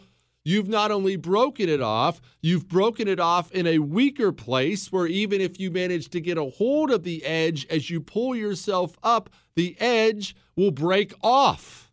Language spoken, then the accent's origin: English; Montana, United States; I grew up in Montana. I know about this.